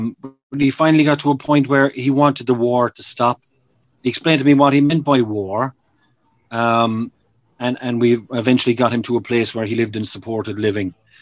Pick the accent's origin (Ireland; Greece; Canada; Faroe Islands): Ireland; growing up in Ireland in the 70s, I grew up in a one-parent family. It was just my mom, me and my three brothers.